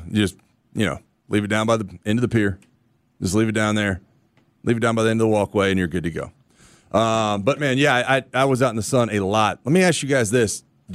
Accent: Florida, United States; Maybe it's because I grew up in Florida.

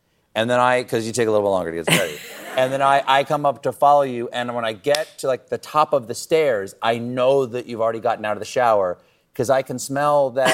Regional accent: Washington, District of Columbia, United States; born there; I remember I was born in Washington, D.C.

